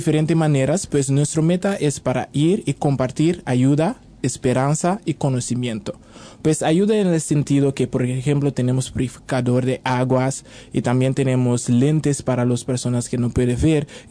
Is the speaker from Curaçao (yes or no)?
yes; Curaçao; Pues yo soy de Curazao, uh-huh. Es una isla muy pequeña enfrente de Venezuela. Somos en el Caribe, conocido como las Islas ABC.